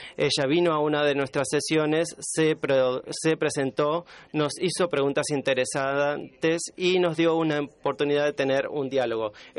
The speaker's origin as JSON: {"language": "Spanish", "country": "Canada", "said": "Soy canadiense, soy jubilado en una carrera de desarrollo internacional."}